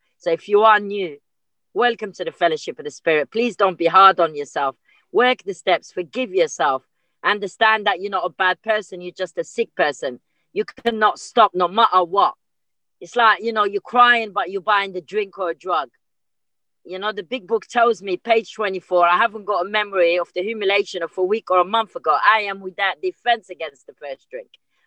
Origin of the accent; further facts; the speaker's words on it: Morocco; You know, I was born in the Mediterranean, and I'm Moroccan, you know, and I blame my using on that community.